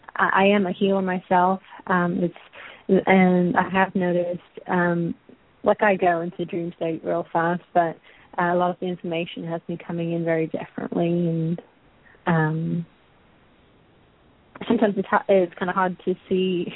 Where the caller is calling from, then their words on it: Texas, United States; I'm calling from Texas.